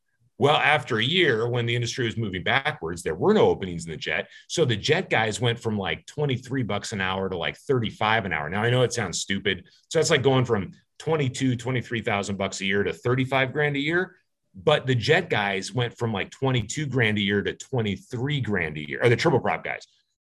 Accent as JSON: {"language": "English", "town": "San Diego", "region": "California", "country": "United States", "tie": "born or raised there", "said": "Growing up in San Diego and me being kind of a goofball, I kind of thought Southwest Airlines would kind of be cool."}